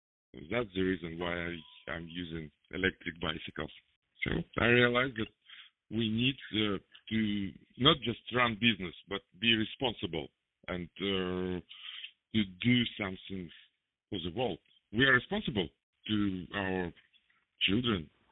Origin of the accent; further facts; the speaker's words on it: Kazakhstan; So I'm originally from Kazakhstan.